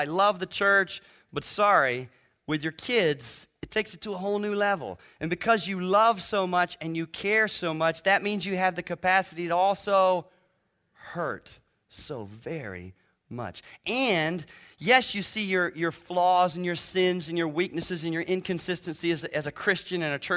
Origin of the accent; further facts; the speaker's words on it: Kentucky, United States; I am from Kentucky, but right outside of Cincinnati, so we have teeth, we have shoes, we have vehicles.